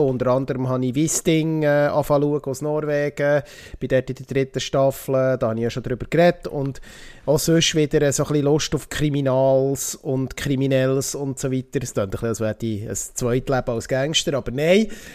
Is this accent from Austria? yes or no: yes; Austria; Ja, ich als genau. Österreicher, gell?